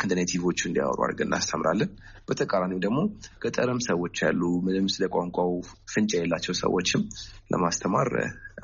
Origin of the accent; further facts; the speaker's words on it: Addis Ababa, Ethiopia; እና አሁንም ተወልጄ ያደግኩትኝ አዲስ አበባ ነው። ያደግኩትኝ ወደ ጨርቆስ አካባቢ ነው።